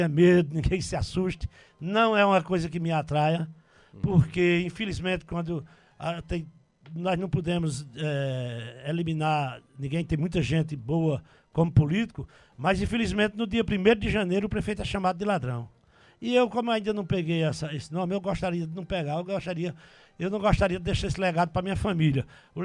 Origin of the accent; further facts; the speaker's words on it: Teixeira, Brazil; eu sou de Teixeira, né? Sou natural de Teixeira.